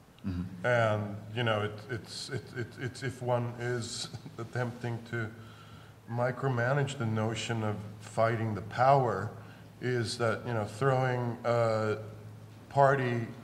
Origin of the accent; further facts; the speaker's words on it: Sweden; You know, I'm from Sweden. I grew up in like a, you know, little cave with like an elf as a best friend, a small child, close to the Arctic Circle.